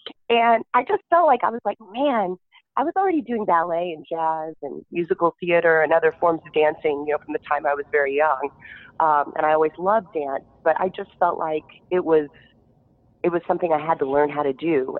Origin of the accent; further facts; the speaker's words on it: Texas, United States; I'm from Texas, so I grew up in Texas, and I was at a Renaissance fair called Scarborough Fair